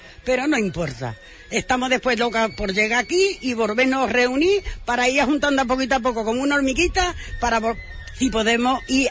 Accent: Huelva, Andalusia, Spain; como somos de Huelva, un año vamos con uno y otro año vamos con otro, como somos de aquí

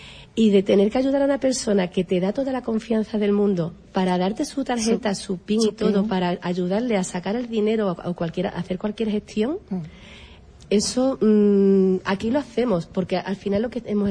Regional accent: Seville, Andalusia, Spain; born there; Nací en Sevilla.

